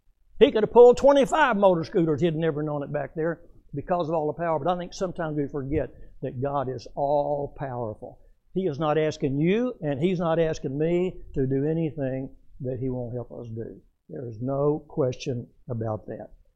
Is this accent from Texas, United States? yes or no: yes; Waco, Texas, United States; also born or lived in Arlington, United States; So I lived in Arlington, Texas, but I was born and started growing up in Waco, Texas, which is about 100 miles south down back then, Highway 81, before 35 was completed.